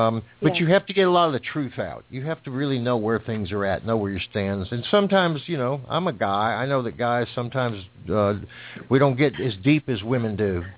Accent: Plainfield, New Jersey, United States; born there; Tina, I was born in Plainfield, New Jersey.

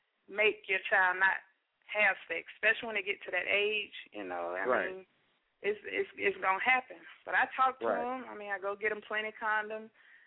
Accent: Alabama, United States; Yeah, born and raised.

